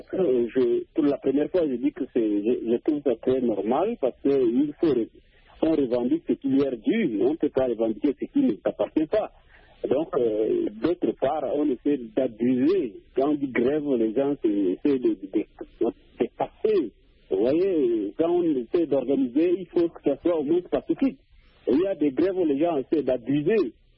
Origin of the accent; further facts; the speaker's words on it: Chad; taper parfois chez nous au Tchad, les gens sortent avec des marmites